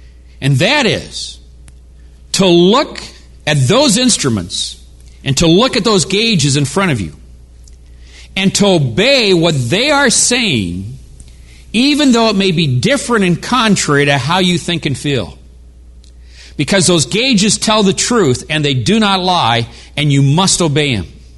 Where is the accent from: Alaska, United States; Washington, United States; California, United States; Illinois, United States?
California, United States; Long Beach; I grew up in Southern California, in Long Beach, California.